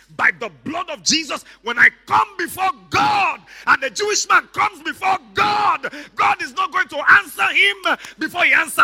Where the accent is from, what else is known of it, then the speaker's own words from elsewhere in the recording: Nigeria; Like some people look at us Nigerians, and they cannot separate being Nigerian from being a scammer. So they misjudge us, even those of us that are good people. Nigeria is a good country.